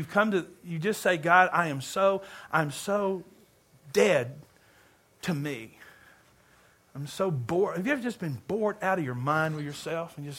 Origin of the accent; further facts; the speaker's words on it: Kentucky, United States; but you know, I'm from Kentucky, where the highest spiritual gift is smoking.